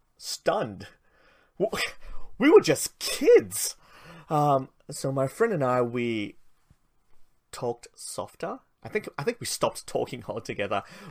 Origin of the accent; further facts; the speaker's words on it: Malaysia; Now, I mentioned I'm Malaysian Chinese, and so was my friend.